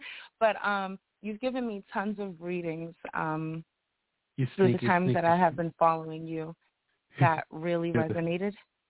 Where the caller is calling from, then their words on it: Boston, Massachusetts, United States; I'm calling from Boston.